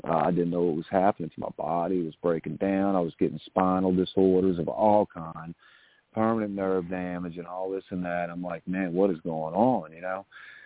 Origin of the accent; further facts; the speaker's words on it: Louisiana, United States; But you're not going to mess with my people down here in Louisiana.